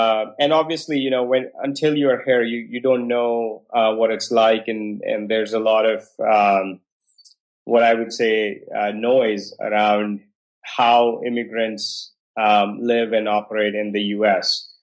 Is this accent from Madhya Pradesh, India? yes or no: no; Delhi, India; But I grew up in Delhi all the way through my undergrad